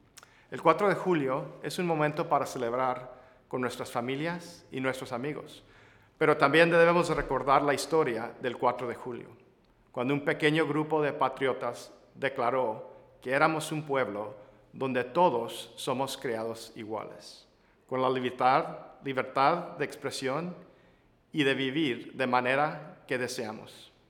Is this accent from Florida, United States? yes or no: no; El Paso, Texas, United States; soy del Paso, Texas.